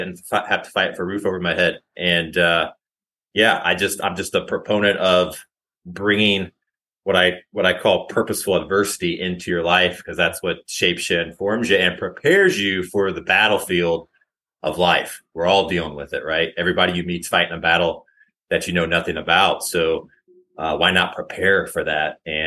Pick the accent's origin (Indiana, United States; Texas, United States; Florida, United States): Indiana, United States; born and raised in Indiana, oldest of four.